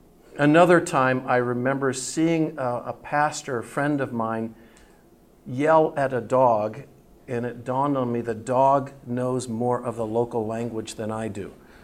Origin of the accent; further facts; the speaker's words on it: United States; what does it mean that Rolf is from Norway and I am from the United States.